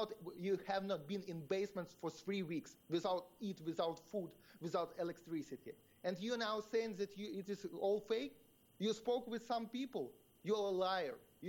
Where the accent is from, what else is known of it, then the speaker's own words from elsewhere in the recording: Donetsk Oblast, Ukraine; I am from Donbass. 15 kilometers from my home is Donbass, Donetsk region.